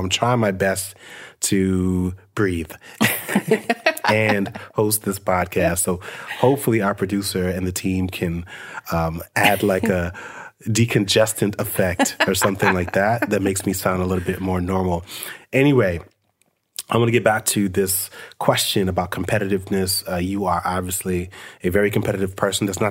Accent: Brooklyn, New York, United States; She is somehow connected to one of my earliest best friends that I grew up with in Brooklyn.

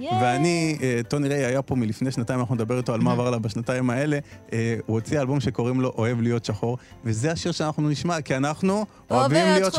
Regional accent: Ethiopia; אני גם בתור אתיופי שחווה, מכיר סיפורים וחווה סיפורים ודברים שאתה רואה מהצד

